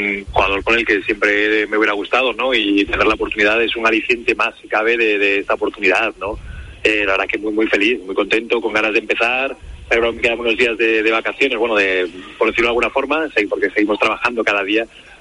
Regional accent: Villanueva de la Serena, Extremadura, Spain; Estoy en mi pueblo, en mi hermana.

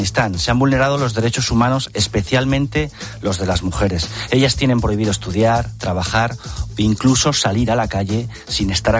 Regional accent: Madrid, Community of Madrid, Spain; Como madrileño, déjame que me detenga en una de nuestras zarzuelas más emblemáticas.

